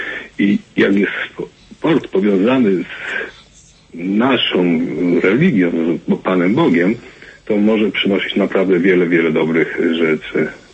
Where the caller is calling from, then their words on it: Łódź, Łódź Voivodeship, Poland; z Łodzi. Mam 48 lat, już troszeczkę mam.